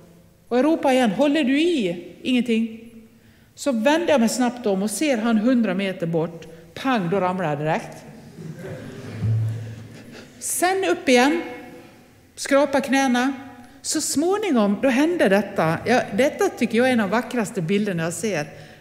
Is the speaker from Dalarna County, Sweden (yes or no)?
yes; Nås, Dalarna County, Sweden; när jag lärde mig cykla, då höll min pappa i pakethållaren. Hemma i Nås i Västerdalarna.